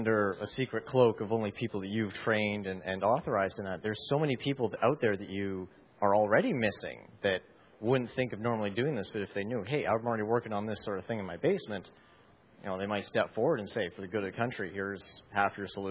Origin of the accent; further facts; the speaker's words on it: Canada; I'll start off with a caveat that I'm Canadian